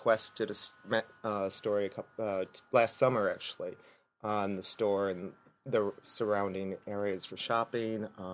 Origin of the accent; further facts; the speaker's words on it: Illinois, United States; now in Kinderhook, United States; I wanted a village environment that was reminiscent of where I grew up back in Illinois.